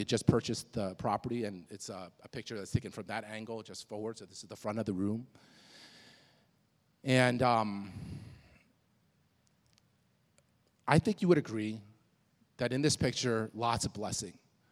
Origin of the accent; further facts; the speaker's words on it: East Coast, United States; moved away as an adult; I moved out here from the East Coast, so I lived all my life on the East Coast. All my friends, all my family were on the East Coast.